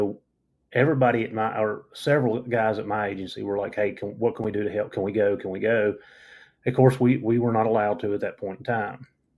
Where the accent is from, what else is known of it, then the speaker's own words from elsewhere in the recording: Narrows, Virginia, United States; So Jarrett was from Narrows, my hometown.